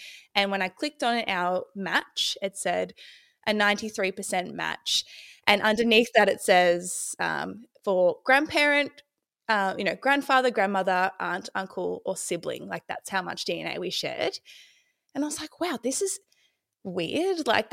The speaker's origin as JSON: {"language": "English", "town": "Ballarat", "region": "Victoria", "country": "Australia", "said": "I'm from Ballarat, Victoria."}